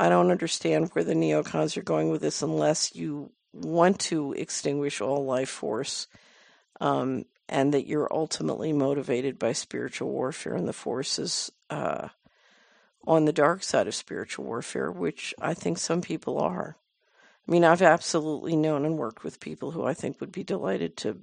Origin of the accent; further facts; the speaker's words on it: Fort Collins, Colorado, United States; Fort Collins, Colorado, my hometown, has a good local food system in development.